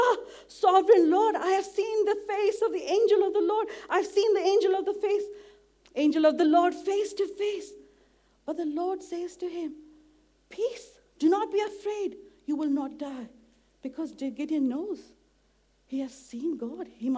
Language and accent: English; India; You know, I come from India.